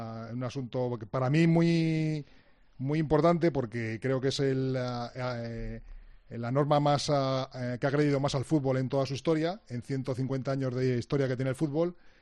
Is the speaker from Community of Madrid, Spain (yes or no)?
yes; Madrid, Community of Madrid, Spain; soy de Madrid, pero estuve trabajando en Málaga 3 años, los 3 años primeros de mi profesión